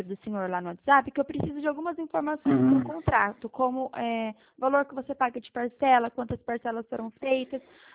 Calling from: Ourinhos, São Paulo, Brazil; Eu falo de Ourinhos, São Paulo

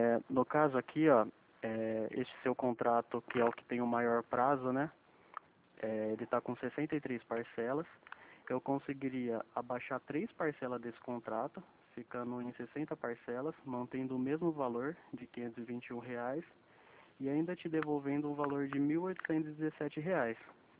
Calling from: Marília, São Paulo, Brazil; Eu sou daqui da cidade de Marília.

